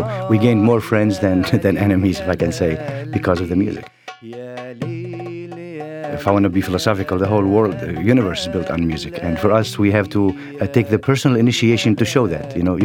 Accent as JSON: {"language": "English", "town": "Dbeib", "country": "Syria", "tie": "born or raised there", "said": "Growing up in Syria, in a small village, in that area, you can listen to music, you would love it, but to be a musician, it was not favored. So we did not have a musical community or so. It's really still a very small village, less than 2,000 people. It's called Dbeib."}